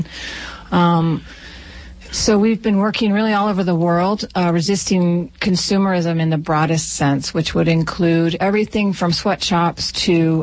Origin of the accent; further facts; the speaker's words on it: New Mexico, United States; Well, I grew up in New Mexico, and we had a lot of friends on the Taos Pueblo, Native Americans, Hopi.